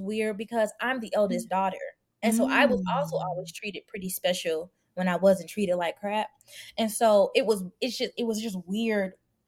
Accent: the South, United States; I am African American, Black American, and a lot of, because we are both, we have African ancestry in both of our lines, obviously, and we're both from the South

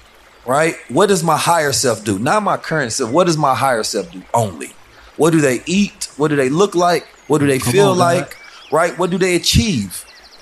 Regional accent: St. Louis, Missouri, United States; Growing up in St. Louis, I've lost more friends than I have out there.

